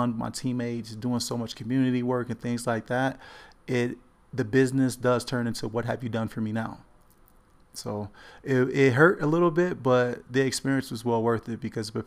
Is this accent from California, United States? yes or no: yes; Los Angeles, California, United States; I'm from Los Angeles, California.